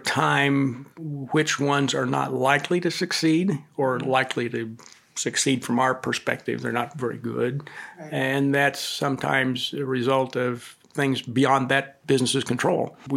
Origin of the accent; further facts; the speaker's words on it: Lawrence, Kansas, United States; We are in Eastern Kansas or Northeastern Kansas, roughly.